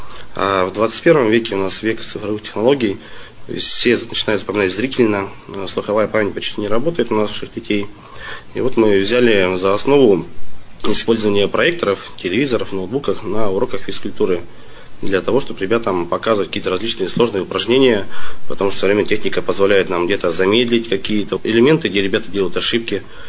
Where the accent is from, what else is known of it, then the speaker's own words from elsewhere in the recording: Tyumen Oblast, Russia; Сам родом с Виколовского района. Живу уже 6-й год.